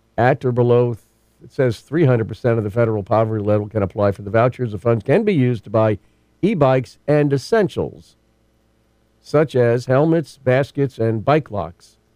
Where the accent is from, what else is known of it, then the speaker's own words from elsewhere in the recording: Kentucky, United States; now in California, United States; Because I came from Kentucky.